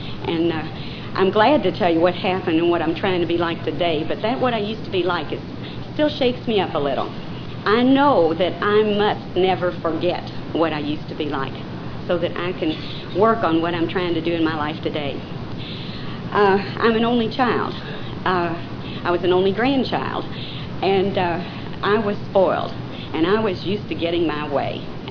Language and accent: English; Louisville, Kentucky, United States; I'm from Louisville, Kentucky.